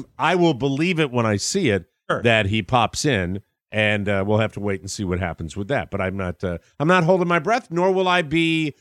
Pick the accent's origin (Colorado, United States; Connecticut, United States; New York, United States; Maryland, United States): Connecticut, United States; That is my first question because I'm from Connecticut, and I was curious about that.